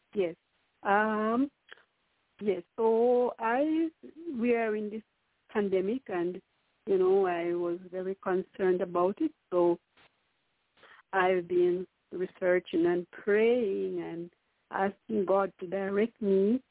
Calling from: Queens, New York, United States; from New York, from Queens, New York.

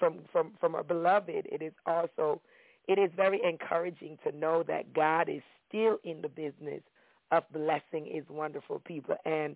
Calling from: Maryland, United States; I'm calling from the Maryland area.

